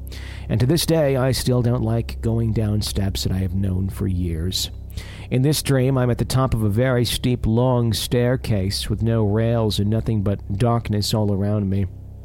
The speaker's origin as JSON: {"language": "English", "region": "Michigan", "country": "United States", "tie": "born or raised there", "said": "One of these places is even located in a part of my home in Michigan, my home state in Michigan, that my family and I have never been to before."}